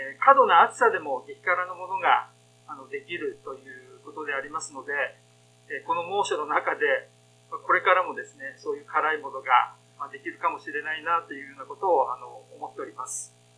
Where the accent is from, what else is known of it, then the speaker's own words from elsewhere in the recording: Nagano, Japan; 自分が生まれ育ち、現在住んでいるこの長野県について知らないことが随分あるなというふうに思いました。